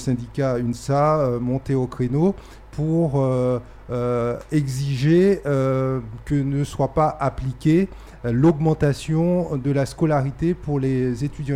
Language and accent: French; French Guiana; Est-ce que cette mesure sera véritablement appliquée chez nous en Guyane?